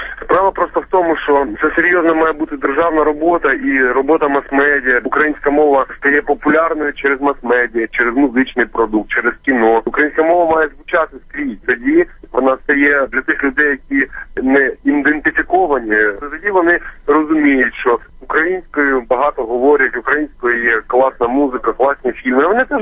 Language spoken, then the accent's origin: Ukrainian; Kyiv, Ukraine; first language Russian; Ukrainian is a second language; як російськомовний хлопчик з Києва, я російськомовний був в школі навчався. Але я з років 23 абсолютно свідомо, спокійно перейшов на українську